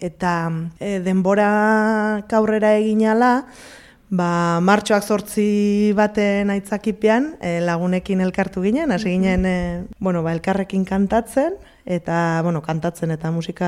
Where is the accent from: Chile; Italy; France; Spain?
Spain; Baztan, Navarre; also born or lived in Hondarribia; now in Bera, Spain; Hondarribi tarra sortzez, baina baztandarra izatez, erranen dut, eta orai beran bizi naiz.